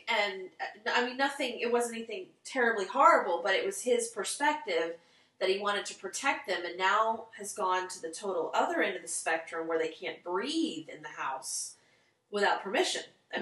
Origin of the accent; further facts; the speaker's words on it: Fort Myers, Florida, United States; See, I grew up in Fort Myers, so we tipped cows.